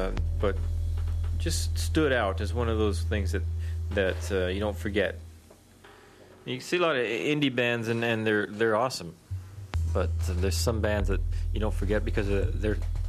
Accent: Tacoma, Washington, United States; also born or lived in Gig Harbor / Seattle; now in Canada; I told you they're a band from Tacoma, my hometown, Washington, where I was raised until I was about 12, and then we moved to Gig Harbor, Washington, and then eventually lived in Seattle for a while, and then before moving up to Canada

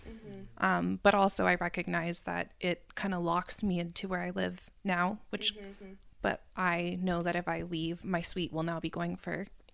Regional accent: Vancouver, British Columbia, Canada; I'm from Vancouver. I don't want to leave the city, and I want to live here, but I recognize that me owning a home here is probably never going to happen

